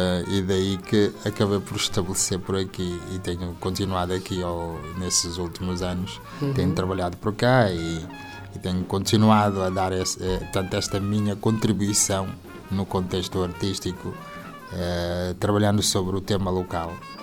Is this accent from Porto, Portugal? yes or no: yes; Vila Nova de Gaia, Porto, Portugal; moved away as an adult; now in Viana do Castelo, Portugal; sou de Vila Nova de Gaia, portanto a nossa casa, a família é ali perto da Avenida de Gaia, ali no, perto da Câmara. Mas, desde os anos que assumi vir estudar para Viana